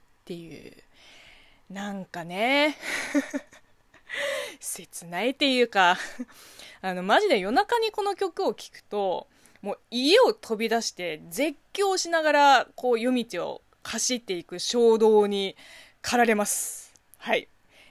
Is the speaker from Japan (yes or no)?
no; China; この番組は中国生まれ中国育ちの私